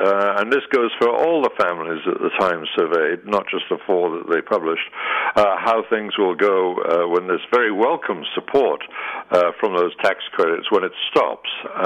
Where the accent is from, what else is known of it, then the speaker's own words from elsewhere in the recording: New York City, New York, United States; It's in my hometown newspaper, the New York Times.